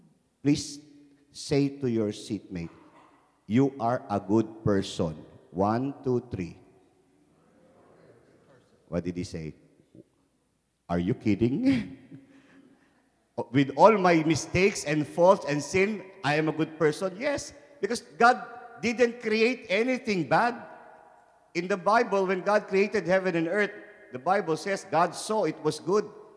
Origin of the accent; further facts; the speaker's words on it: Philippines; I come from the Philippines. I live with our bishop in Cubao, the Diocese of Cubao.